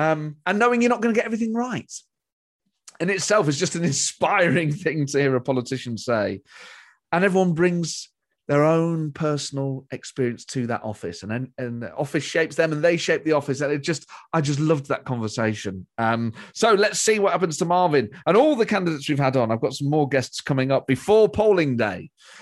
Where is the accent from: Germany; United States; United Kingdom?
United Kingdom; Nottingham, East Midlands; I'm from Nottingham, mate.